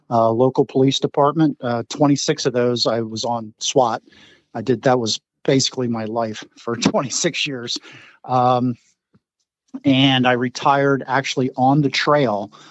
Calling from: Pennsylvania, United States; I am in Pennsylvania, Montgomery County, about 20 miles from Philadelphia.

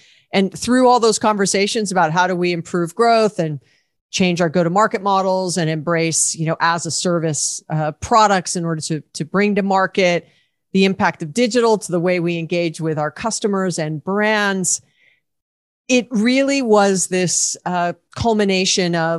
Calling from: Los Angeles, California, United States; I am joining you from Los Angeles, California.

